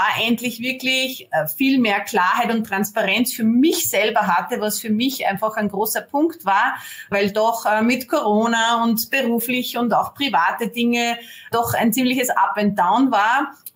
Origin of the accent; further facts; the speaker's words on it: Austria; wie man aus meinem Slang schon hört, ich bin aus Österreich.